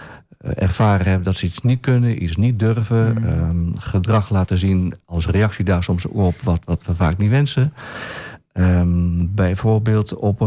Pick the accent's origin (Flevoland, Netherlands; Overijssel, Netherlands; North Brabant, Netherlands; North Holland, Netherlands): Overijssel, Netherlands; Wierden; born there; also born or lived in Tubbergen / Rijssen / Hengelo / Kampen; now in Nijverdal, Netherlands; ik ben geboren in Wierden, verhuisd naar Tubbergen, Rijssen, Hengelo, Kampen. En nu woon ik in Nijverdal.